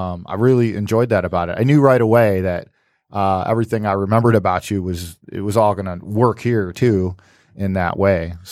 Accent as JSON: {"language": "English", "town": "Utica", "region": "Michigan", "country": "United States", "tie": "born or raised there", "said": "And by the way, I was born and raised in Utica. I don't know if you knew that."}